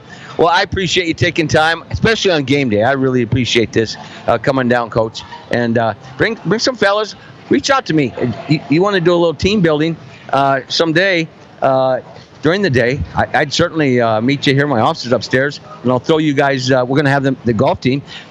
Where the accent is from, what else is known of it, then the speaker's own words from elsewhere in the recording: Iowa, United States; Because I'm from Cornfield, Iowa.